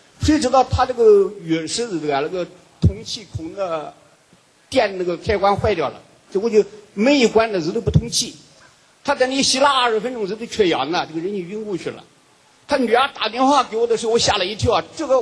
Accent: China; 我是从大陆来的，是一个中医针灸专家。

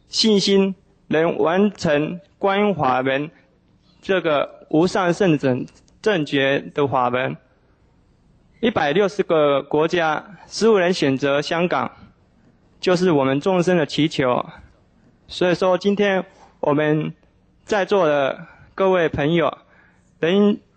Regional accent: Taiwan; 今天很荣幸我从台湾来到这美丽的香港，

